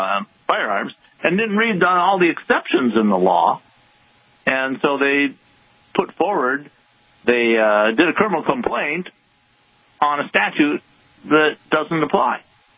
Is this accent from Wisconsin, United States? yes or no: yes; Wisconsin, United States; I grew up in Wisconsin, so I've been interested in Wisconsin law.